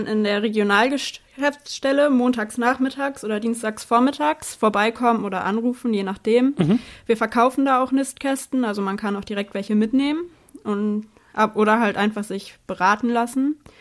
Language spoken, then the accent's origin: German; Lower Saxony, Germany; Also ich komme schon hier aus dem Emsland.